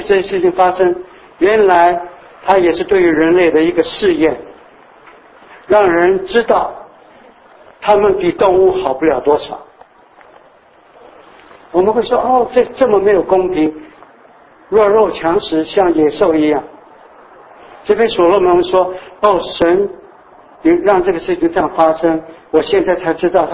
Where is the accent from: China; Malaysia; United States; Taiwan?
China; 那么我们中国人是其中主角之一。